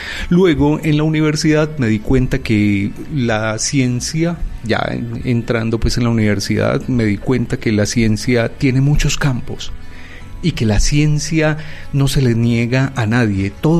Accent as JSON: {"language": "Spanish", "town": "Medellín", "region": "Antioquia", "country": "Colombia", "said": "lo que somos nosotros los antioqueños, para la historia de lo que somos nosotros la gente de Medellín."}